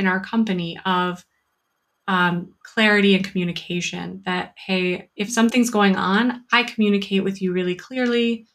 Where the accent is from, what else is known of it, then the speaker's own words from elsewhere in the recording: United States; So we have myself, I'm American, we have Germans, we have Malaysians.